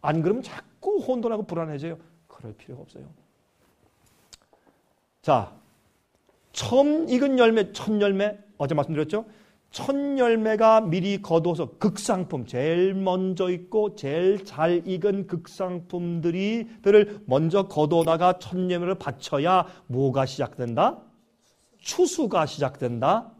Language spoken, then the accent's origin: Korean; South Korea; 저도 한국 사람인데